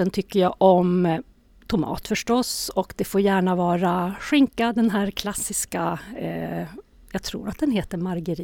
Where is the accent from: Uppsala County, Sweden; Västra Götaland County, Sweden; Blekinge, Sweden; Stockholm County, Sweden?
Stockholm County, Sweden; Stockholm; now in Luleå, Sweden; jag kommer ju från Stockholm. Jag är en 08. Men jag har faktiskt bott här längre nu i Luleå än vad jag bodde i Stockholm innan jag flyttade hit. Så ja, vad är jag för någonting? Nästan norrbottning.